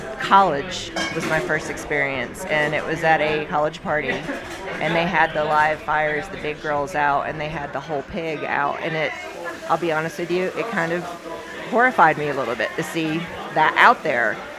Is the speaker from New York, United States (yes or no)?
no; North Carolina, United States; I'm from North Carolina.